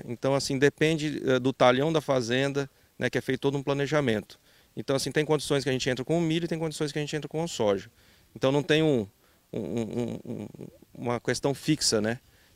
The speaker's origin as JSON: {"language": "Portuguese", "region": "Paraná", "country": "Brazil", "said": "eu sou do Paraná, a gente desenvolve integração lavoura-pecuária lá"}